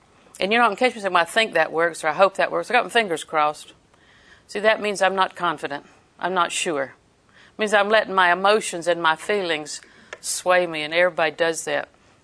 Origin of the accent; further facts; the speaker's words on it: Auburndale, Florida, United States; you know, I'm from Auburndale, and Auburndale people are quite brilliant